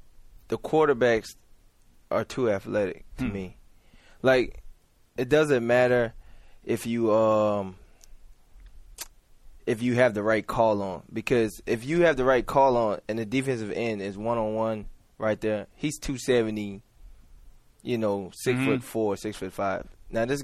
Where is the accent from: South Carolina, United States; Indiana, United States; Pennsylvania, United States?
South Carolina, United States; Even though he's from Alabama and I'm from South Carolina